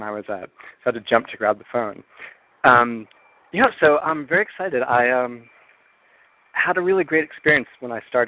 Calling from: Palo Alto, California, United States; I'm calling from Palo Alto, actually.

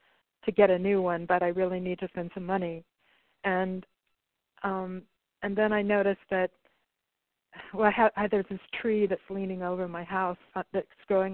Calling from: Cobb, California, United States; I'm from Cobb, California.

